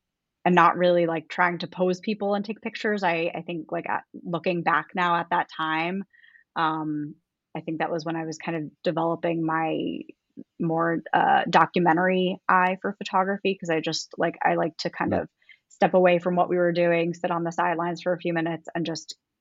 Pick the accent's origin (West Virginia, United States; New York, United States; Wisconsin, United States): New York, United States; also born or lived in Long Island; So I am originally from New York. I am born and raised on Long Island, and I moved around quite a bit. I've lived in, I think, 4, 5 different states in maybe like less than 8 years. But now I live in Northern Virginia with my husband and son, and this is home